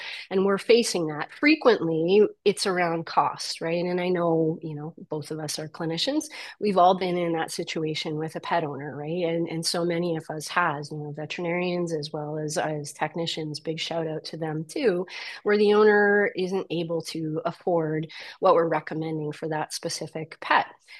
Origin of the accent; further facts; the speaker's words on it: Canada; So as a Canadian and certainly in parts of the United States as well, it's not easy for pet owners to actually get to veterinary care